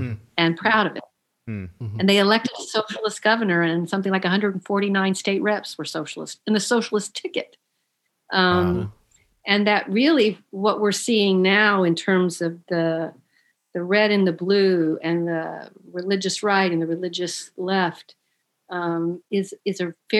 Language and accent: English; Oklahoma, United States; And then growing up in Oklahoma, it's definitely runs through my larger extended family as well.